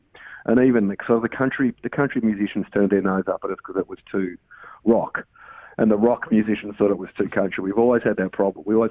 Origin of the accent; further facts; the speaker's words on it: Perth, Western Australia, Australia; I grew up in Perth, so I love West Coast stuff.